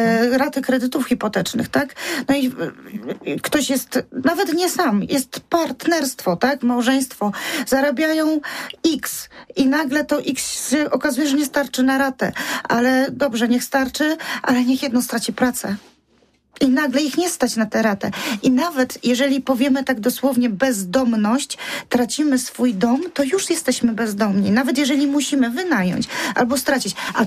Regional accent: Poznań, Greater Poland Voivodeship, Poland; ponieważ też jestem taką poznańską pyrą

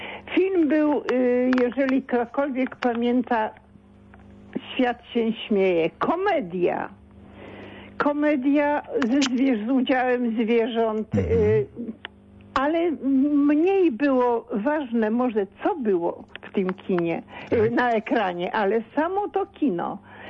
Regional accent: Masovian Voivodeship, Poland; pochodzę z niewielkiego miasta na Mazowszu.

